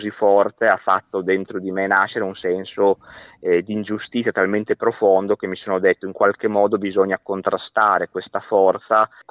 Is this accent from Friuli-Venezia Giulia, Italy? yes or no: no; Bologna, Emilia-Romagna, Italy; born there; sono nato sì a Bologna, però sono vissuto in un piccolo paesino, mio padre aveva una campagna, aveva la terra, quindi sono cresciuto a contatto con la natura